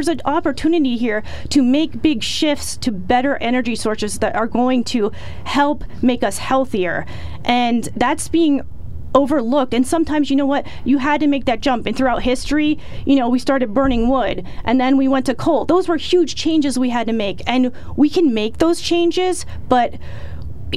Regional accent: Selinsgrove, Pennsylvania, United States; But yeah, I'm born and raised in Selins Grove. I graduated from Selins Grove High School.

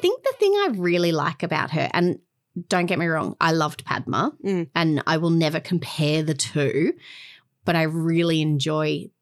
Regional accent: Australia; As an Aussie, it's really interesting to see the different cuisines and ingredients

